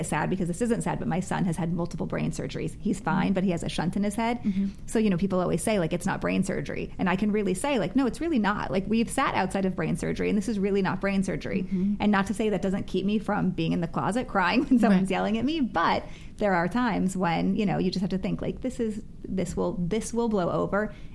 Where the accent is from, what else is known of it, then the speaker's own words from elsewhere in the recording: Arizona, United States; Growing up in Arizona, like, big deal. You move the seats.